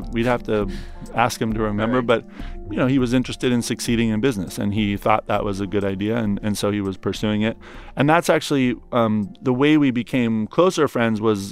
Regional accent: Oregon, United States

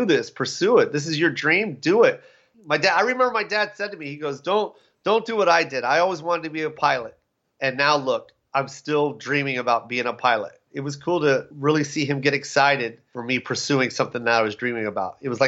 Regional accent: Philippines; Like when I was growing up, there was always like, you know, I'm Filipino and they're like, oh, what kind of food do you eat?

